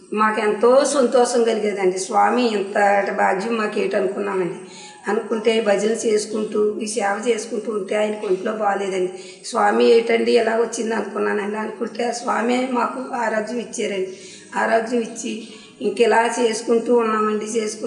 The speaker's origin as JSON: {"language": "Telugu", "town": "Palamuru", "region": "Telangana", "country": "India", "said": "మాది పాలమూరు అండి."}